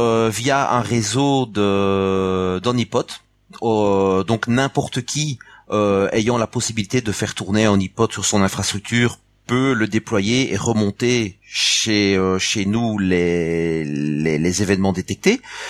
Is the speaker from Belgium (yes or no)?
yes; Wallonia, Belgium; je suis belge, mais moi partie francophone du pays